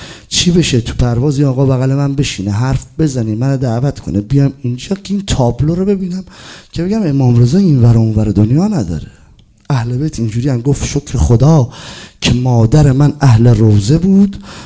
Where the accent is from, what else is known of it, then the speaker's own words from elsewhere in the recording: Shiraz, Fars, Iran; گفتم آره بچه ایرانم. کجایی؟ بچه شیرازم